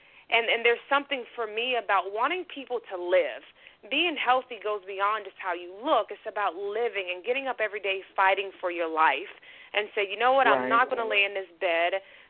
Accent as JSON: {"language": "English", "town": "Pensacola", "region": "Florida", "country": "United States", "tie": "born there", "said": "I am actually a true Southerner. I was born in Pensacola, Florida, where I currently reside. I grew up in a very loving, active family, and I'm very thankful for that."}